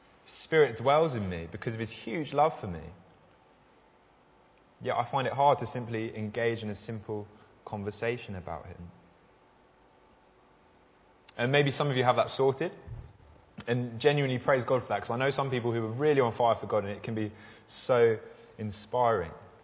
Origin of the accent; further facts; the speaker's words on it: Virginia Water, South East England, United Kingdom; would I have the guts to walk around Virginia Water, walk around my hometown with a pile of Bibles